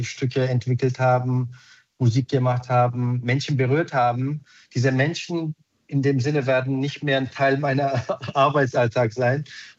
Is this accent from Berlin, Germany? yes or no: yes; Berlin, Germany; Deswegen habe ich eben drei Orte gesucht, die für mich sehr wichtig waren, seit meiner Kindheit in Berlin.